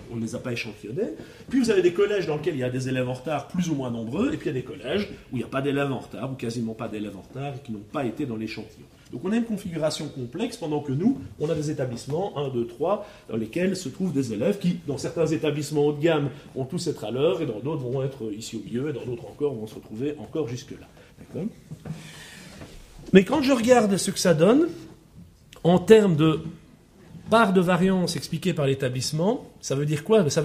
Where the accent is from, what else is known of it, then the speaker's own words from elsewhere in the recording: Belgium; mais comme nous, on est belges et qu'on peut se permettre beaucoup de choses